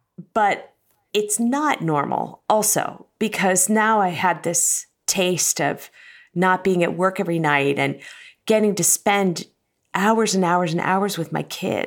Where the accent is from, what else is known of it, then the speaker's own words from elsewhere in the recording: Cincinnati, Ohio, United States; And I grew up in Cincinnati and love Cincinnati.